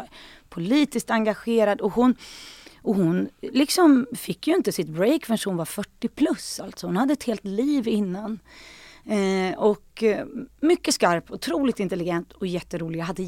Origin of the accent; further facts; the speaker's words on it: Sandane, Vestland, Norway; jag kommer från Sandane liksom.